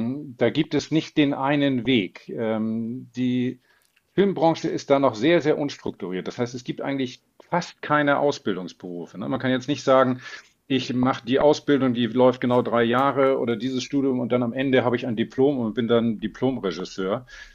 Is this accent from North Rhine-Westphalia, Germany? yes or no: no; Preetz, Schleswig-Holstein, Germany; ich bin so groß geworden in Schleswig-Holstein auf dem platten Land in einer kleinen Stadt namens Preetz.